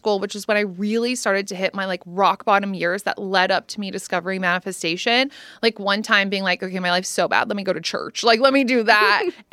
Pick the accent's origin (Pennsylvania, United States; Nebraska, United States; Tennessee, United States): Nebraska, United States; now in Austin, United States; I'm originally from Nebraska, but I do not live there.